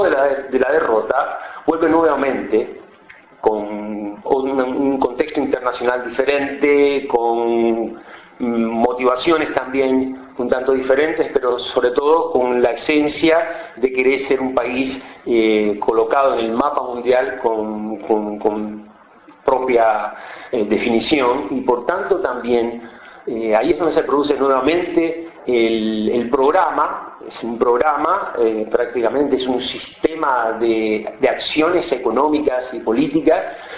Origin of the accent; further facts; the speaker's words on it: Cuba; now in Argentina; Yo soy cubano y hace aproximadamente 20 años que vivo en la Argentina. Mi periplo de estudios comenzó en La Habana